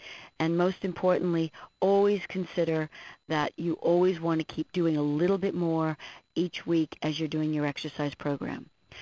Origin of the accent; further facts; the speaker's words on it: Northeast, United States; Say, well, I'm from the Northeast here, and the weather has been pretty dreadful